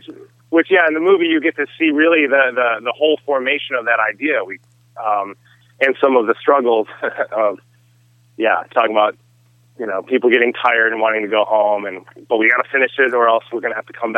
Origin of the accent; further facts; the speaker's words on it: Michigan, United States; now in Los Angeles, United States; I love shooting in my home state, even though I live in LA.